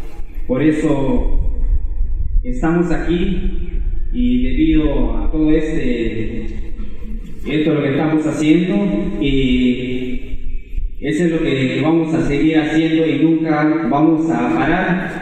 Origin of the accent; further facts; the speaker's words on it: Pueblo Rusia, Chiapas, Mexico; vengo de Pueblo Rusia, municipio autónomo Francisco Villa.